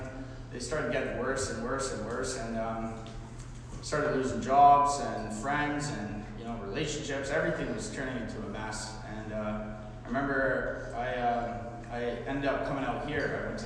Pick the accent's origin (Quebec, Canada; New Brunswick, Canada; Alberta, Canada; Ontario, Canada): Alberta, Canada; Calgary; also born or lived in Okotoks; I came from Calgary. And then I moved to Okotoks, this little small town, and then high school, which is this close-knit town